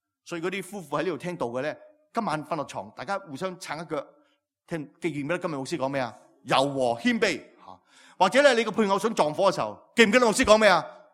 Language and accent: Cantonese; Hong Kong; 听到呢度，我哋香港人开心啊！啊，啲地咁鬼贵。